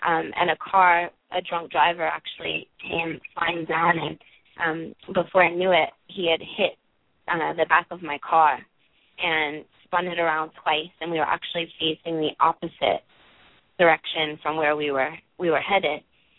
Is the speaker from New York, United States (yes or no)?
yes; Brooklyn, New York, United States; I grew up in Brooklyn, hence the accent. But I grew up in Brooklyn